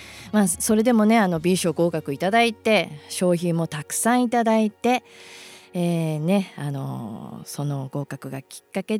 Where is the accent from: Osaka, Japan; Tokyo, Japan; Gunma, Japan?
Gunma, Japan; 私のね地元の群馬県のリスナーさん